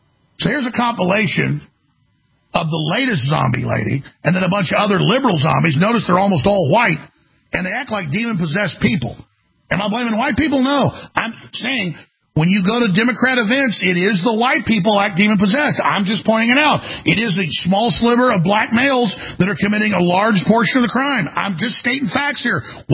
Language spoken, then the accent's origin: English; Dallas, Texas, United States; I say Dallas, I'm from Dallas.